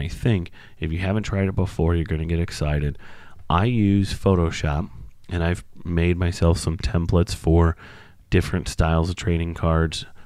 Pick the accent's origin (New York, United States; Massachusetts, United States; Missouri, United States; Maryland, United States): Missouri, United States; St. Louis; Growing up in St. Louis, I'm a big Blues fan